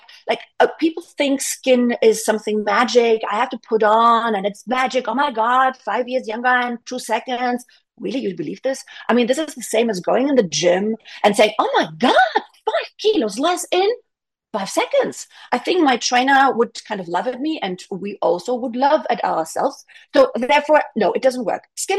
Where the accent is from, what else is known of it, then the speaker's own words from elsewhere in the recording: Switzerland; I'm from Switzerland, I can use the Swiss kind of picture